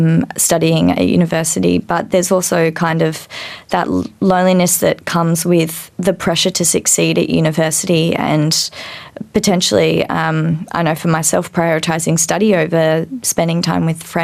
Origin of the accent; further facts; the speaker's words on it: Darwin, Northern Territory, Australia; also born or lived in Melbourne; I grew up in Darwin and then moved to Melbourne for university.